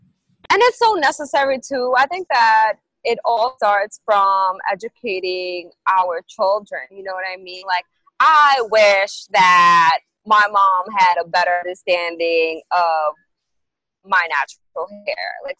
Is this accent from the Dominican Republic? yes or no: yes; Dominican Republic; growing up in the Dominican Republic, I had a very, like, innocent childhood in the Dominican Republic.